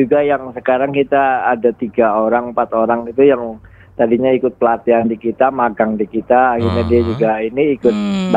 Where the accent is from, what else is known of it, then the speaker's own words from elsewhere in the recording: Brebes, Central Java, Indonesia; also born or lived in Jakarta; now in Sleman, Indonesia; Kalau saya sebenarnya aslinya dari Jawa Tengah, Brebes, lama di Jakarta.